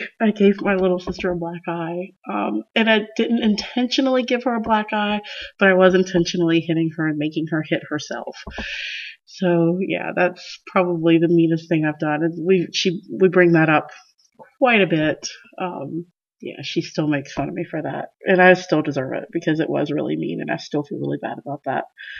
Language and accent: English; North Carolina, United States; I am from North Carolina, and I was born in 1979, so I'm kind of old anyway.